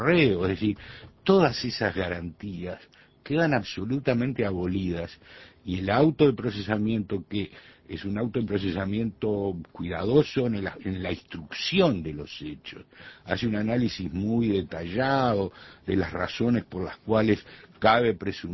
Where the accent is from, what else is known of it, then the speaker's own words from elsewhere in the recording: Uruguay; como oriental, como uruguayo